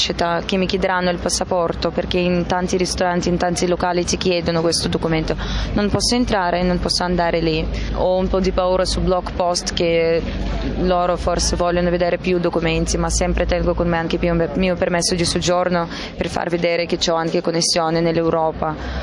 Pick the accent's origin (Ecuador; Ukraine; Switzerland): Ukraine; born there; Italian is a second language; also born or lived in Moscow; Sono nata qui in Ucraina, ho un documento certificato di nascita che dice che sono ucraina, però è successo così in vita che ho dovuto finire scuola a Mosca. Mia mamma è russa.